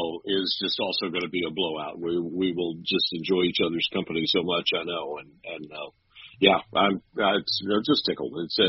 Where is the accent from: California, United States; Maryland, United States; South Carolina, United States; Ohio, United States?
Maryland, United States; when we were driving through my home state of Maryland